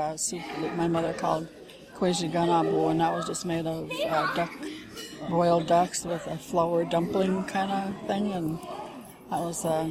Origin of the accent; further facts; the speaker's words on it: Nett Lake, Minnesota, United States; from Nutlake.